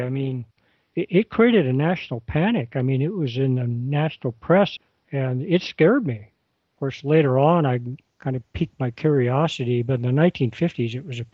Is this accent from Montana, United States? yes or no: yes; Montana, United States; I knew about the Kenneth Arnold incident when I grew up back here in Montana in the 1950s.